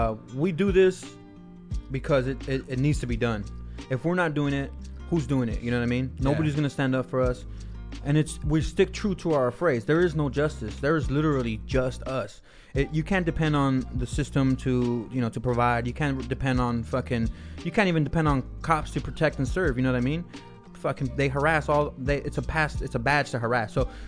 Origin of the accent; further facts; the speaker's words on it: Wilmington, United States; growing up in Wilmington, I mean, you know, you live in Wilmington.